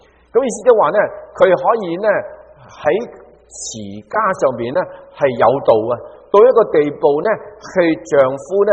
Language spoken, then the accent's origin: Cantonese; China; 特别喺我哋中国人嘅社会里面，我哋系比较中产，我哋比较咧系富裕